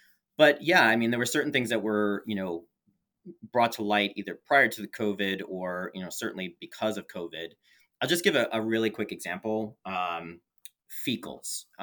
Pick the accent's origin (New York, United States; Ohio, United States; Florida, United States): New York, United States; also born or lived in San Francisco; now in Portland, United States; Coming from originally from New York, I grew up in the New York metro area, and then spending 4 years living in San Francisco